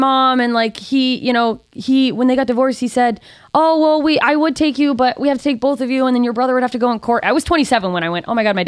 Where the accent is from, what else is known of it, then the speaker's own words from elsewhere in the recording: Alaska, United States; also born or lived in Germany / Mississippi; And then in 6th grade, my mother drove me and my brother from Mississippi to Alaska.